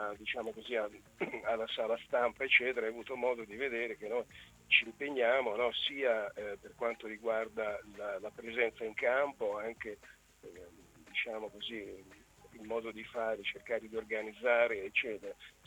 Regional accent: Rome, Lazio, Italy; perché io sono romano. Di conseguenza, trasferitomi in Ancona, mi sono trovato di fronte ad una realtà che è più piccola della realtà romana

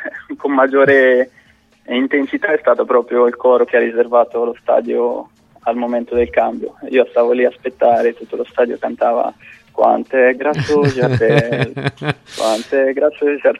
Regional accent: Ancona, Marche, Italy; io sono di Ancona

